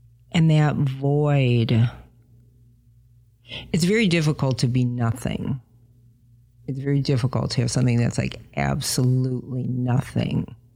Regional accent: Roseville, Michigan, United States; I grew up on the East Side.

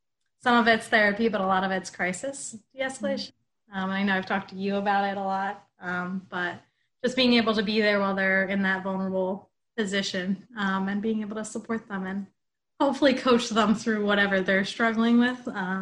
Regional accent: Philadelphia, Pennsylvania, United States; I am from Philadelphia area out here in Pennsylvania.

